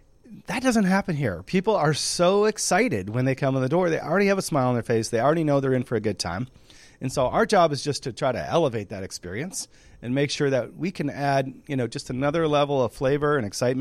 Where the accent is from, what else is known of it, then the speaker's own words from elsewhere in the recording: Detroit, Michigan, United States; I grew up in Michigan. I was born in Detroit, and my family wasn't a particularly culinary family.